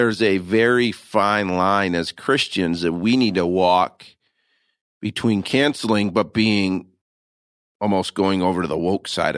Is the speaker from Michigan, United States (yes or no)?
yes; Michigan, United States; I'm born and raised in Michigan.